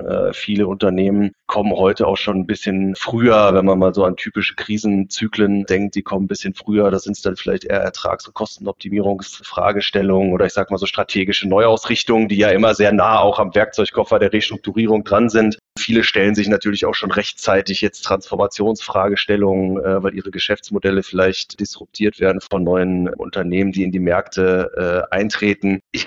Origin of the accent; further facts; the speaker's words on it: North Rhine-Westphalia, Germany; Ich bin ein Sauerländer Junge sozusagen